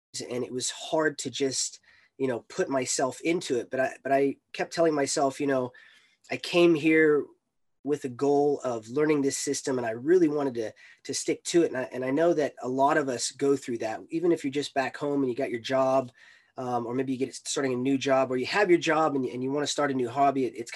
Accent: United States; I grew up in the States, obviously born and raised, American as you could possibly be.

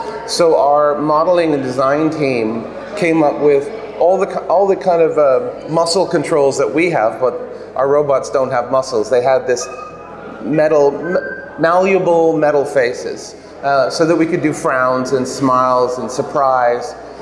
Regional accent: Canada; I grew up in Canada.

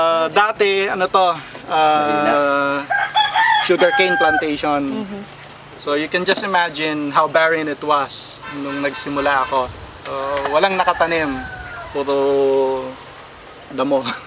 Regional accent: Las Piñas, Metro Manila, Philippines; Na-mention ko nga, taga Las Piñas ako.

